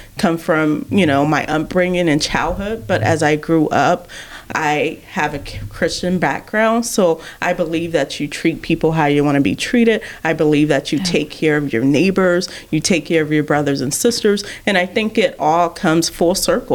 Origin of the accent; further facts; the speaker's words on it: Columbus, Ohio, United States; I grew up in the Central Ohio area, Short North area, a single mom household.